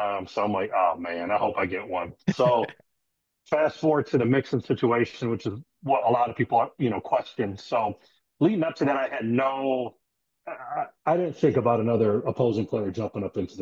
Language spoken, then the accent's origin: English; Flint, Michigan, United States; also born or lived in Upper Peninsula, Michigan; So I'm from the Flint, Michigan area. My family's originally from the Upper Peninsula of Michigan, so like Curtis, Newberry area.